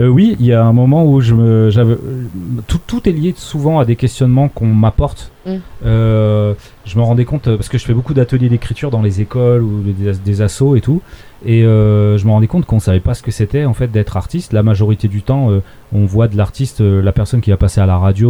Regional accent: Chartres, Centre-Val de Loire, France; je viens de Chartres, et c'est une région où il n'y a pas forcément ce genre d'événement, ou en tout cas pas installé, c'est pas enraciné vraiment.

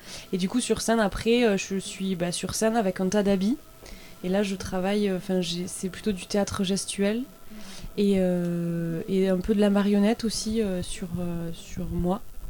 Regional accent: Carcassonne, Occitanie, France; je suis originaire de Carcassonne, hein, mais j'habite en Bretagne, dans le Finistère.

